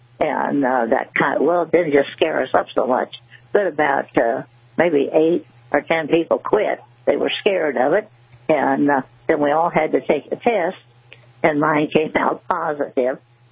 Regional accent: Evansville, Illinois, United States; I'm from Evansville, Illinois, north of Chester.

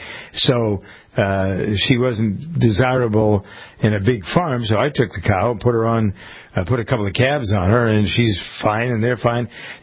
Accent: United States; I am an American farmer. I've been around cows all my life.

